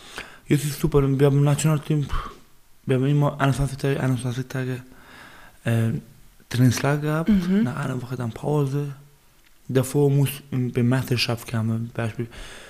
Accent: Sistan and Baluchestan, Iran; German is a second language; ich bin aus Baluchistan, Iran.

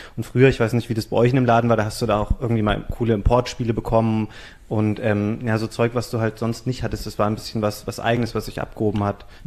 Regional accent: Bad Hersfeld, Hesse, Germany; Ich komme auch aus der Nähe von Kassel.

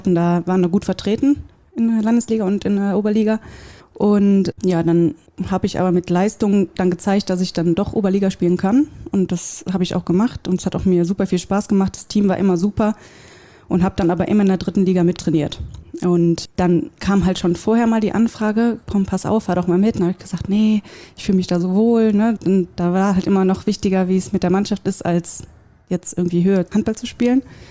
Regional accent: Wuppertal, North Rhine-Westphalia, Germany; Genau, ich komme aus Wuppertal

